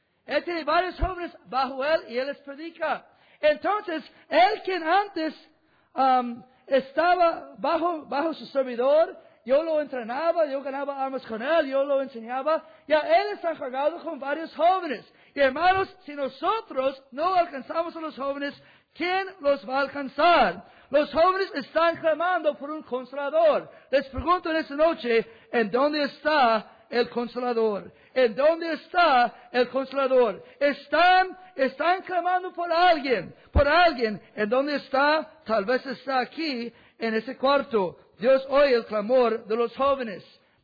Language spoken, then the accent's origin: Spanish; Chicago, Illinois, United States; Yo crecí en Chicago. Y si alguien sabe algo de Chicago, hay muchas pandillas en todas partes.